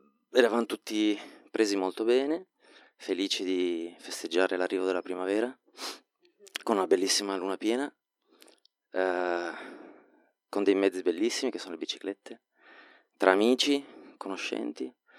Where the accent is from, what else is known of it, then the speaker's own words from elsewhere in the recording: Turin, Piedmont, Italy; io sono di Torino, zona nord, sono un uomo di parola, da dove vengo l'aria non è buona.